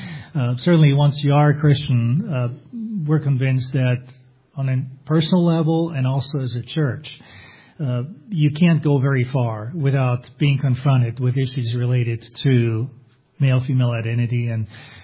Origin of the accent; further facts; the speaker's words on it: Vienna, Austria; I grew up in Vienna, Austria, and was converted at the age of 23 out of a nominal Roman Catholic background. Come from a divorced family and a non-Christian